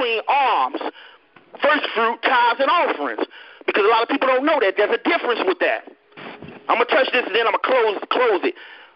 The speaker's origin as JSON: {"language": "English", "town": "Chicago", "region": "Illinois", "country": "United States", "tie": "born or raised there", "said": "I grew up in one of the worst cities in America, where when it's called now. I grew up in Chirac. Mm. I grew up in the ghetto, in the projects."}